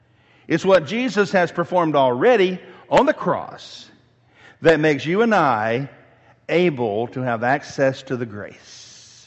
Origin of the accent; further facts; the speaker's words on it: Mount Pleasant, Tennessee, United States; after all, I grew up in Mount Pleasant, Tennessee.